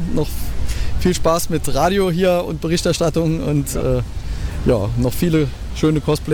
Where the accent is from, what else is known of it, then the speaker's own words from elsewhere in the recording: Saarland, Germany; Und ich selber bin aus dem Saarland.